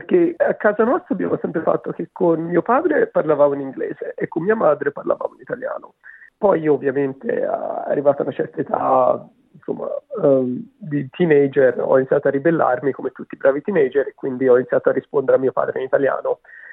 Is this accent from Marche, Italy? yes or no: no; Pisa, Tuscany, Italy; molisana per essere precisi, quindi ho tutta famiglia molisana, nonni, cugini, sì, eccetera, però sono cresciuto a Pisa. Tornando spesso però in Australia, però sempre per vacanza